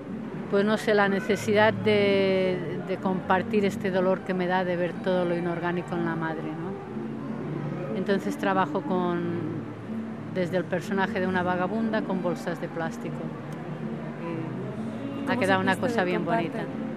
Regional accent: Barcelona, Catalonia, Spain; born there; now in Mallorca, Spain; Nací en Barcelona y vivo en Mallorca.

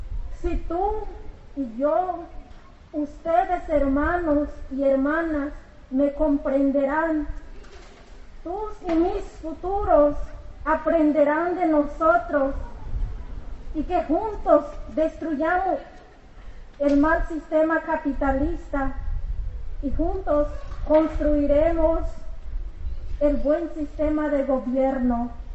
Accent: Canadá, Chiapas, Mexico; Spanish is a second language; vengo del pueblo de Canadá, del municipio autónomo Rubén Jaramillo, mi lengua es sol.

